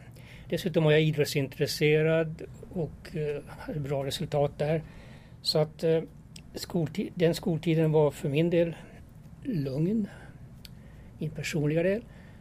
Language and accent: Swedish; Sweden; Swedish is a second language; also born or lived in Germany; jag föddes 1940 i Tyskland under kriget. Kom till Sverige 45. Växte upp och gick i skola. Lärde mig svenska väldigt fort och sådär. Gick i skolan och ingen kunde höra att jag hade ett utländskt ursprung.